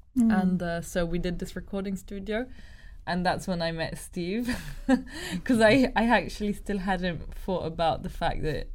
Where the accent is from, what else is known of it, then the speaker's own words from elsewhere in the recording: Italy; now in Cameroon; I grew up in Italy, but I'm half Australian. And I've been living in Cameroon since 2017